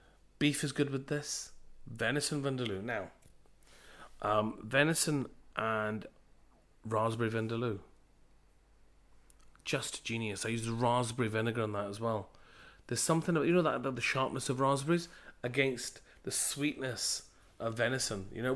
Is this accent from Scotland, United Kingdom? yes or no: yes; Glasgow, Scotland, United Kingdom; So, I grew up on the Great Western Road in Glasgow.